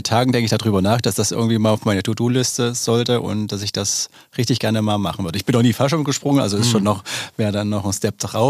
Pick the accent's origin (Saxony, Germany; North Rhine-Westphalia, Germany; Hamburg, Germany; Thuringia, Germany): Saxony, Germany; Zschopau; Erzgebirge, Zschopau.